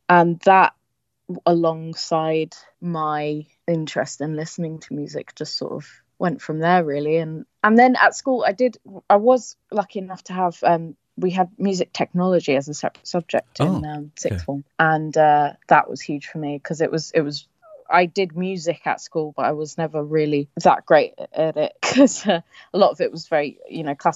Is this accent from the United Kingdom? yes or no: yes; South East England, United Kingdom; also born or lived in Bermuda; I was born in Bermuda, like I say. My family moved over to England when I was about five, I think. And I've been living here in Kent ever since. Right now I live in a little village next to a church